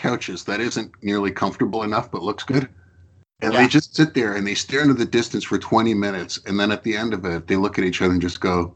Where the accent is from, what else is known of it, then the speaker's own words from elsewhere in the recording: Canada; as a Canadian